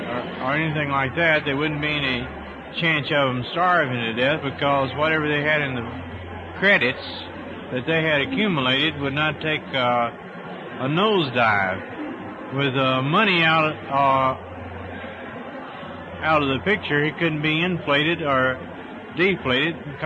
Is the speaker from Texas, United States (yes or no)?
yes; Texas, United States; now in California, United States